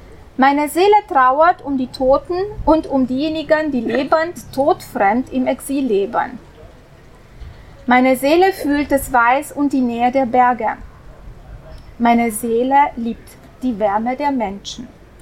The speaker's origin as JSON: {"language": "German", "town": "Sibiu", "region": "Sibiu County", "country": "Romania", "said": "Ich komme aus Rumänien, aus einer wunderschönen Stadt, Hermannstadt, auf Rumänisch Sibiu. Ich schreibe eigentlich fast alles nur auf Deutsch, aber ab und zu übersetze ich auf Rumänisch für meine Mutter."}